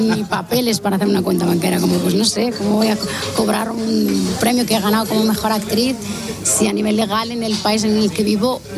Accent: Western Sahara; also born or lived in Spain; soy saharaui y española a la vez. He vivido, he crecido en las dos sociedades

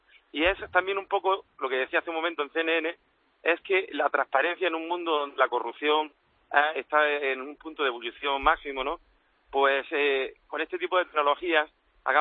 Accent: Jun, Andalusia, Spain; cuando estuvo por mi pueblo, los gobiernos del futuro se parezcan un poco a lo que estamos haciendo aquí en Jun

